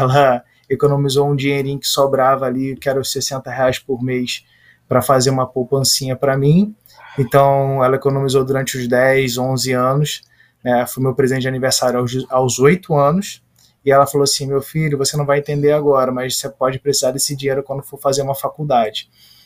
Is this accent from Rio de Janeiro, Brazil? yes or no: yes; Macaé, Rio de Janeiro, Brazil; also born or lived in Itaperuna; eu nasci em Itaperuna, interior do Rio de Janeiro, bem interior mesmo. Minha família é de Italva, que fica 40, 50 minutos de Itaperuna, que também é interior. Fui criado em Macaé, que é interior